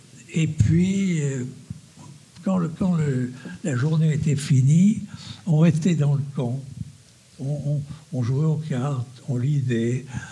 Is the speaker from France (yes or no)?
yes; France; Oh, mais je ne parle pas un mot d'anglais. Non, quand on est français, on ne parle pas l'anglais.